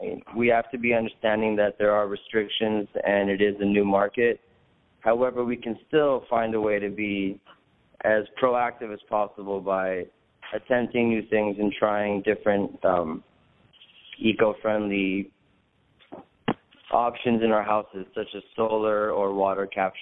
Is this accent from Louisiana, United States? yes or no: no; Los Angeles, California, United States; I grew up in the West Los Angeles, Hollywood area.